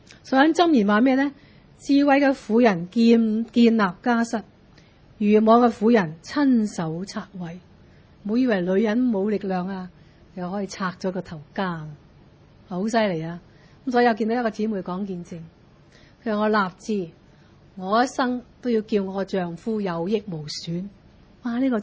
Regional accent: Guangdong, China; 咁所以我哋广东人讲咧，听老婆话咧就会发达。

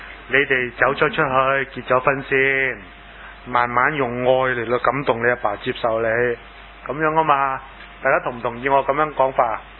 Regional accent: China; 我哋中国人拜耶稣，西人系拜观音，唔系唔系。我哋中国人咧又拜观音，西人系拜耶稣

